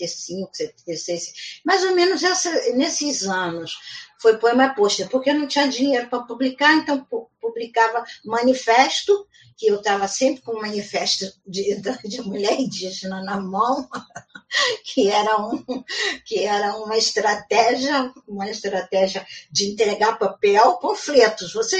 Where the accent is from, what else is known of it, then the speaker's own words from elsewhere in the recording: Brazil; porque nós brasileiros, a gente esquece que a gente é latino, né?